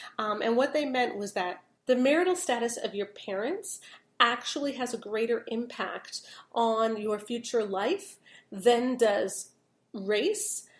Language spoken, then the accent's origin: English; Canada; And I'm Canadian. I am not going to talk about gun control.